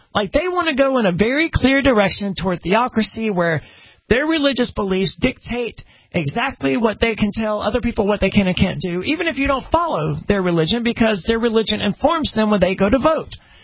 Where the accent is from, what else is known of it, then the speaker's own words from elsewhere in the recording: Mississippi, United States; especially because I am from Mississippi, where I heard these religious teachings through my entire life